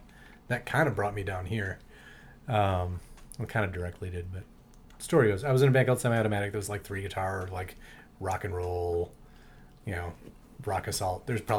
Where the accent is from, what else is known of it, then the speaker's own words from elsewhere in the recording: Lansing, Michigan, United States; moved away; also born or lived in Chicago / Cincinnati; I moved here from Michigan originally, from Cincinnati directly. Oh, nice. But yeah, I grew up in Michigan, Lansing, and I moved to Chicago in like early '90s, and then I moved to Cincinnati and lived there for about 8 years.